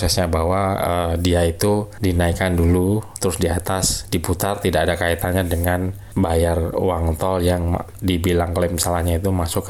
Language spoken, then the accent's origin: Indonesian; Yogyakarta, Special Region of Yogyakarta, Indonesia; born there; Gedung Agung di Yogyakarta, tempat kelahiran saya.